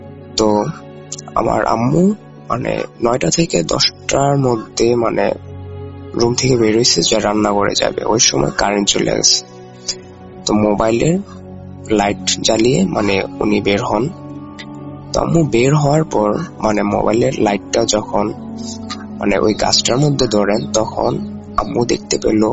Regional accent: Narsingdi, Dhaka Division, Bangladesh; ঢাকা বিভাগের নরসিংদী জেলার শেষ বর্ডার থেকে বলছি। শেষ বর্ডার বলার কারণ আমাদের গ্রামটা নরসিংদী জেলার শেষ গ্রামটি, আমাদের গ্রামের পর থেকে নারায়ণগঞ্জ জেলাটি শুরু।

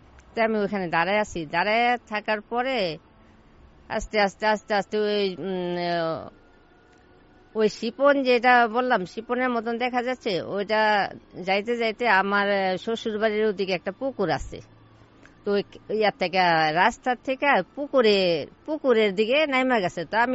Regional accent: Dhaka, Dhaka Division, Bangladesh; আমি তো ঢাকার মেয়ে, তো আমার বিয়ে হয়েছে ফরিদপুরে।

